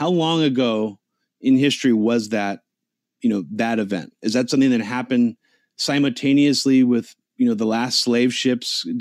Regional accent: United States; just being an American, I do think we should reflect on our past

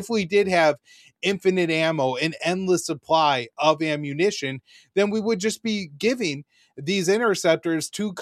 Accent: United States; I'm not happy about it as an American.

